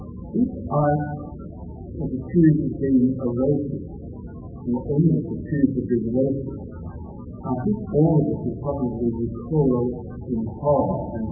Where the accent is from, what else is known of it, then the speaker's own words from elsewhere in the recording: Australia; But I'm trying to say that the history that I learned as an Australian child, and to state my view, that history almost entirely airbrushed out the existence of, let alone the injustice, the violence and ignorant policies inflicted on the Aboriginal inhabitants of Australia.